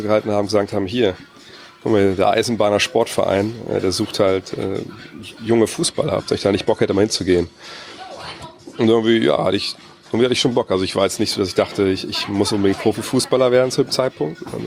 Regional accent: Wolfsburg, Lower Saxony, Germany; ich bin in Wolfsburg aufgewachsen in Westhagen. Das ist so, ja, klar, man kann sagen, es ist eine Plattenbausiedlung.

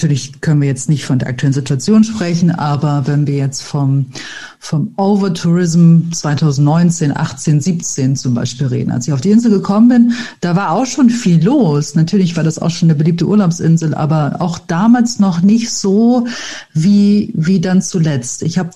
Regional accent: Bremen, Germany; Ich meine, ich komme aus Bremen.

